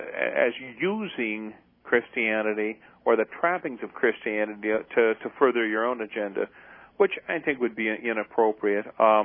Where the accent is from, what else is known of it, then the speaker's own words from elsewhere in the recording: United States; Yeah, obviously, as an American who appreciates, values, and supports the distinction and the division between church and state